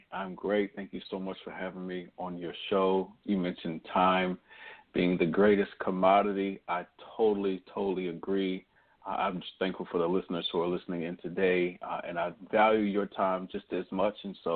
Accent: Washington, District of Columbia, United States; Born and raised in Washington, D.C., in an era where D.C. was the murder capital of the world.

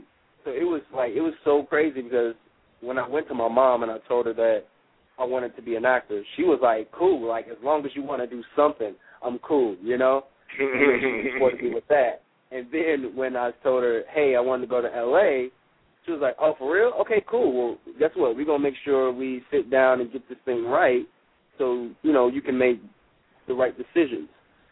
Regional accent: Cleveland, Ohio, United States; Cleveland, that's my city. That's my love. That's my town. Growing up, it was I was pretty privileged because my mom, she worked at NASA

